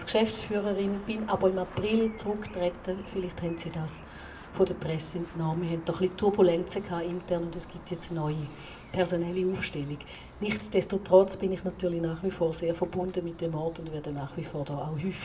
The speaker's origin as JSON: {"language": "German", "town": "Kreuzlingen", "region": "Thurgau", "country": "Switzerland", "tie": "born or raised there", "said": "früher, wo ich groß geworden bin, auch in Kreuzlingen. Da hat man ganz klar noch Schweizerdeutsch gesprochen."}